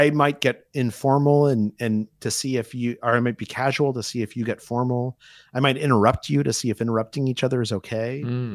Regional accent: United States; and I will say this as an American, sometimes when Aussies say things that they mean as sincere, it comes off to me as not that way.

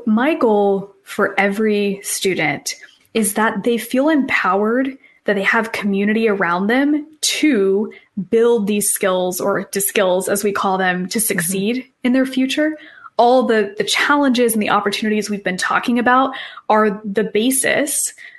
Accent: Asheville, North Carolina, United States; And me as a homeschooler, I grew up in Asheville, North Carolina. So in my town, we actually had a really wonderful homeschool community.

